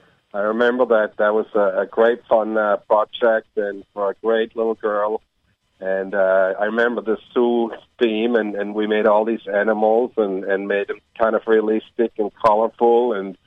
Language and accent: English; Switzerland; I'm kind of from the Swiss Alps, and you know, there's a lot of land and a lot of cows, and not really anything else.